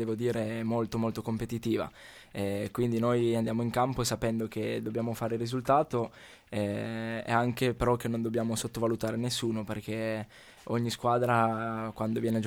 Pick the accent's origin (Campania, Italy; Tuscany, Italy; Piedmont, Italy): Piedmont, Italy; Benevagienna; Provincia di Cuneo, un paesino chiamato Benevagenna, che non conosce quasi nessuno, diciamo provincia di Cuneo.